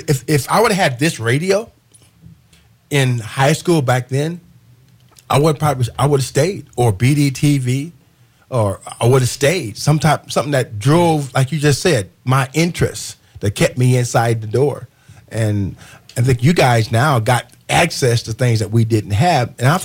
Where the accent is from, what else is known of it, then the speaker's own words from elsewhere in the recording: Terre Haute, Indiana, United States; You know, I went through my hometown, Terre Haute, and we had five high schools. I went through four of them.